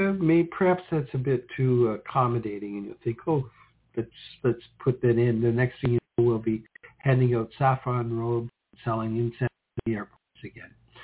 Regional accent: Canada; I was censored out, being Canadian.

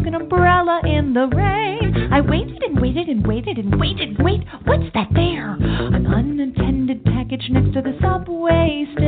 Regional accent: Toledo, Ohio, United States; now in New York, United States; I was raised in Ohio. I was raised in Toledo, Ohio.

